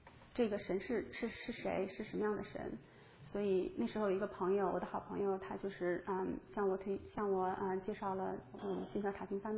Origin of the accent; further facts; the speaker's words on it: Beijing, China; moved away as an adult; now in United States; 我是从北京过来的，我是已经在美国十年，然后我当时在北京的时候是从来没有接触过圣经，也没有接触过基督教